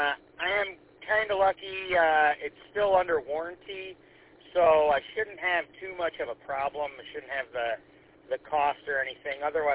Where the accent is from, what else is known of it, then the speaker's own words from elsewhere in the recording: Mount Clemens, Michigan, United States; I grew up in Mount Clemens, and for a long time I worked just north of there off of Gratiot